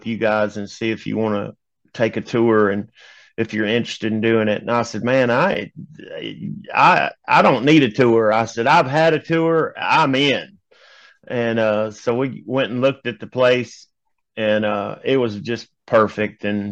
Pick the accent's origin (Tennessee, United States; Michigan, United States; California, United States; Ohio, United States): Tennessee, United States; Memphis; Yeah, I was born and raised in Memphis, and I was actually born in the same hospital that … was pronounced dead in, Baptist Hospital.